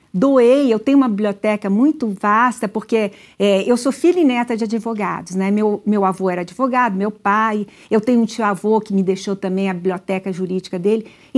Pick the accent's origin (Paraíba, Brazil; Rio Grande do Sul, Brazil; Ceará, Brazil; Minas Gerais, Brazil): Minas Gerais, Brazil; Belo Horizonte; born there; Eu sou mineira, nascida em Belo Horizonte.